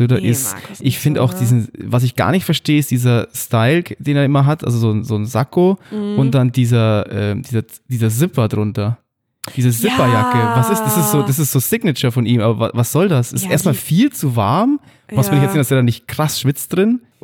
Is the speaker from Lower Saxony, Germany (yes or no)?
no; Bavaria, Germany; Ist halt immer noch meine Heimat.